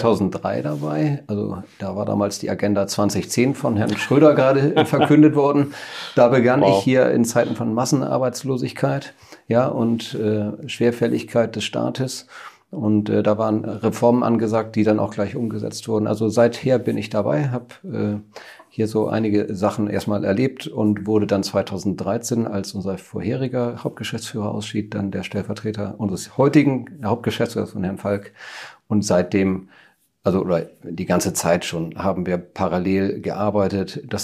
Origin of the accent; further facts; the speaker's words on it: Stade, Lower Saxony, Germany; born there; Ja, also zunächst einmal, ich bin ein Stader, geboren in Stade, wohne mit meiner Frau, die hier Lehrerin in Stade ist, und den drei Kindern in Stade. Habe eigentlich immer hier gearbeitet, bin also damals nach Stade gezogen, als ich hier anfing, 2003.